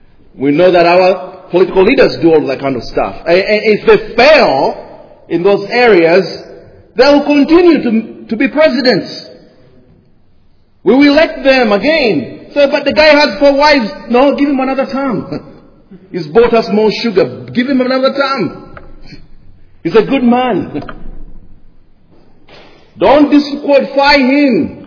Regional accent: Uganda; I'm from Africa. I'm from Uganda.

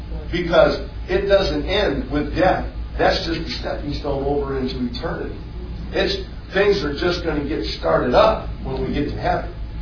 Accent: Ohio, United States; Man, I grew up in Ohio. Now, there's only one team in football if you live in Ohio.

